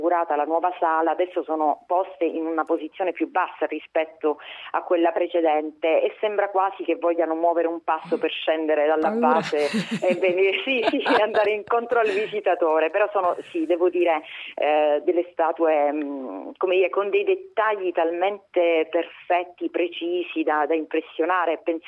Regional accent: Calabria, Italy; Noi da calabresi siamo legatissimi

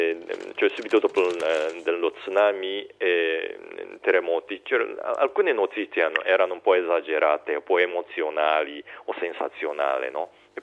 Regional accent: Ofunato, Iwate, Japan; Italian is a second language; nella mia parrocchia da dove vengo, di Ofunato

